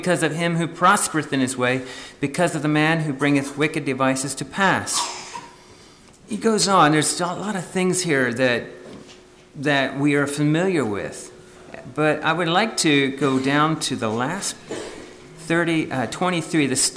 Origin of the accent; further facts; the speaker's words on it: Kentucky, United States; also born or lived in Pennsylvania, United States; I was born in Pennsylvania, and don't know a lot about that, but what we do know is in Kentucky. We moved to Kentucky in 1979, and just a little old house.